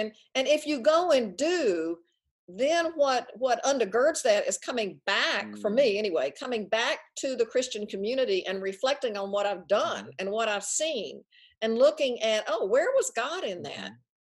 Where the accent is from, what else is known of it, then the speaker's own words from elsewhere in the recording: the South, United States; When I grew up in the Bible Belt, I was religious